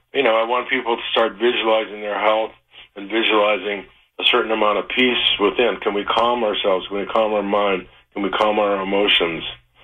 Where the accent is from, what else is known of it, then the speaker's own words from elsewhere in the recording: Detroit, Michigan, United States; I was born in Detroit, yeah. Raised, went to Mumford High School. Then I went to Ann Arbor, and I was there in the late 60s, early 70s, and left there.